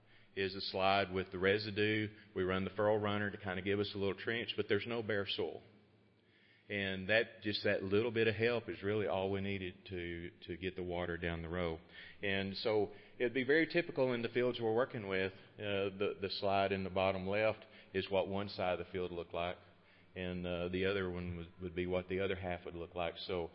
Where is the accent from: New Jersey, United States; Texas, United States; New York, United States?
Texas, United States; As, you know, I grew up outside of Lubbock, and the soils, where I grew up are so much different than they are in Arkansas.